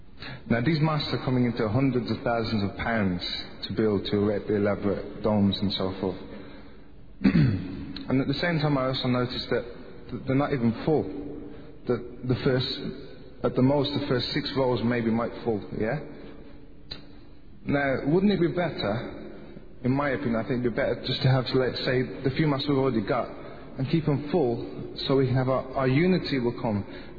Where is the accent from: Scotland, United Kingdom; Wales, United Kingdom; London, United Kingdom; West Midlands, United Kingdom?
West Midlands, United Kingdom; Birmingham; I come from Birmingham